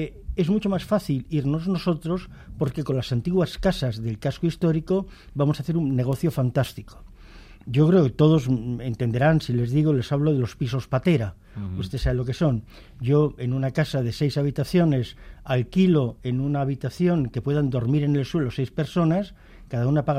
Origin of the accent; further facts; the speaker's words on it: Madrid, Community of Madrid, Spain; Es decir, yo que soy de Madrid envidio profundamente la Barcelona